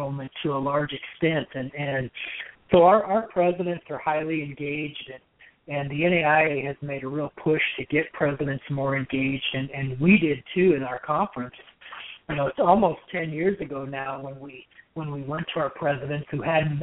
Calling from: La Grande, Oregon, United States; Yeah, I'm joining you from my home office in LeGrand.

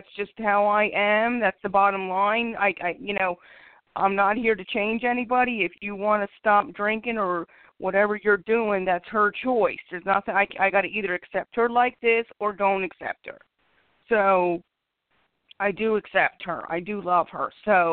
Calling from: Philadelphia, Pennsylvania, United States; calling from Philadelphia, PA, and I just found the show.

